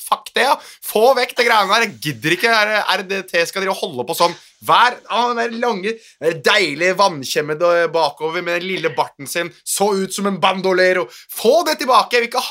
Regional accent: Morocco; jeg er marokkaner, så jeg kan liksom ikke gå imot han heller

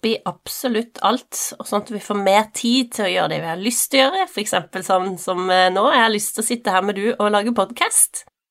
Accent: Rogaland, Norway; Eller jeg så på det gamle huset vi vokste opp i, på Jæren, da jeg var 1 til 5 år. Det var et kommunalt hus

